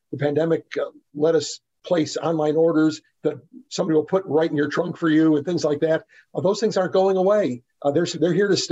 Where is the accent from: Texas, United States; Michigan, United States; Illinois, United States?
Texas, United States; Meat. Hey, I'm from Texas. Got to have barbecue.